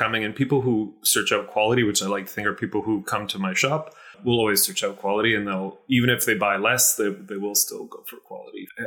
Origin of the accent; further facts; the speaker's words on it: British Columbia, Canada; I grew up on the West Coast, actually, in a suburb of Vancouver.